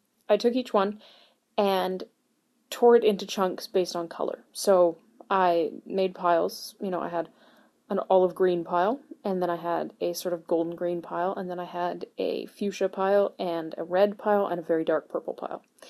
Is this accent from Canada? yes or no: yes; Canada; as a Canadian, it really hit me hard